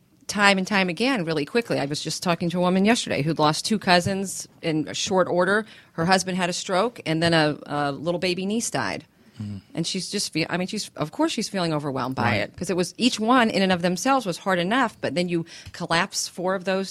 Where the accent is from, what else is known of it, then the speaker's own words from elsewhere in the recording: Dunwoody, Georgia, United States; I grew up in Dunwoody, Georgia, so just around the corner from here.